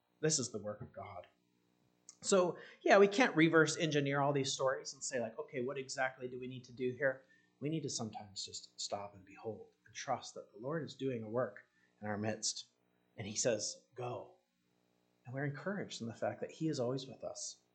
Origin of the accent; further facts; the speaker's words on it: Iraq; moved away; We came from Iraq as refugees, and we were helped by World Relief, which is a Christian organization that helps refugees.